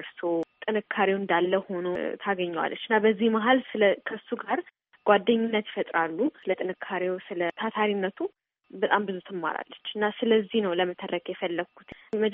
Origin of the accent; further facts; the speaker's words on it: Addis Ababa, Ethiopia; የተወለድኩትና ያደግኩት አዲስ አበባ ነው፣ ጤና ተራ ኮርፌ አካባቢ።